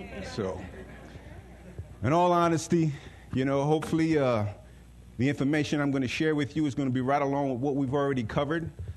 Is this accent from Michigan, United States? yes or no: no; New York, United States; also born or lived in Georgetown, Guyana; I was born in Georgetown, Guyana. My family moved in the early 70s, and we moved to New York, and I grew up in New York.